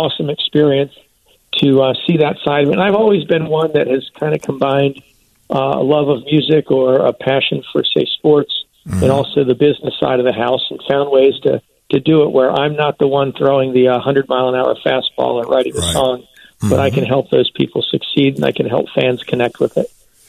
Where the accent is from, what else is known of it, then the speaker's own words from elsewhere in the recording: Philadelphia, Pennsylvania, United States; The quick story is I grew up in the Philadelphia area.